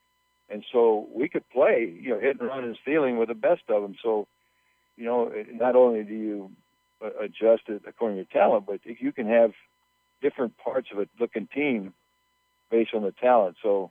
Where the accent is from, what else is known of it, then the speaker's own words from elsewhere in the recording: Tampa, Florida, United States; born there; You know, I was born in Tampa, and my dad worked very hard for 6 days, and we loved baseball.